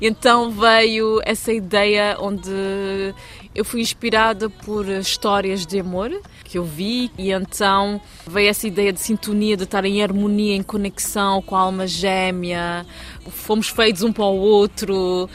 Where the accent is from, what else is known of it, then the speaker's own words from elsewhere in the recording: Luxembourg; also born or lived in Lisbon, Portugal; Eu sou de origem cabo-verdiana, nasci cá em Portugal, em Lisboa, e cresci no Luxemburgo. Em Luxemburgo somos poliglotas, né? Aprendemos várias línguas. E é o que eu sou. Eu sou uma mistura de culturas, misturas de língua.